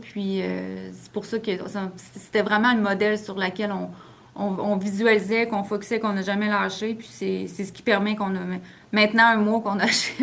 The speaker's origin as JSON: {"language": "French", "town": "Saint-Raymond", "region": "Quebec", "country": "Canada", "said": "puis les deux, on vient de Saint-Raymond de Portneuf."}